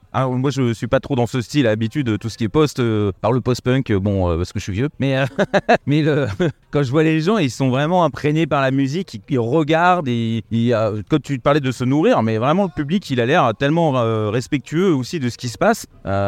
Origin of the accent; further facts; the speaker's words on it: France; ah, je suis français, ça va pas être bon.